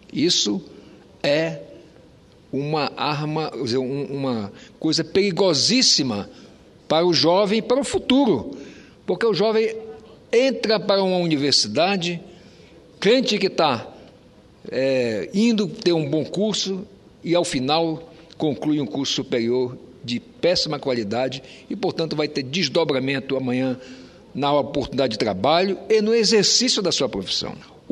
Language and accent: Portuguese; Roraima, Brazil; já que somos da Amazônia, Vossa Excelência de Rondônia e eu de Roraima.